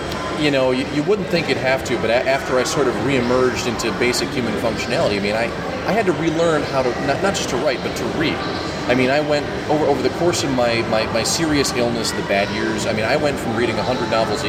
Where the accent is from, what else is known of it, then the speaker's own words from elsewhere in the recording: Minnesota, United States; And I'm from the frosty north.